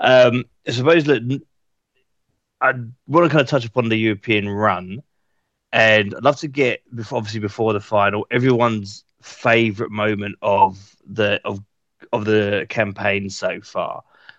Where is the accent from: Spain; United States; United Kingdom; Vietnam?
United Kingdom; London; growing up in North East London